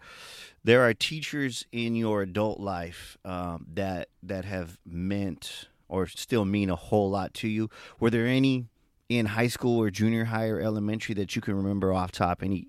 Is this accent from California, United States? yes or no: yes; San Diego, California, United States; Now, I grew up in East San Diego, what people call City Heights. I grew up there until I was about 25 years old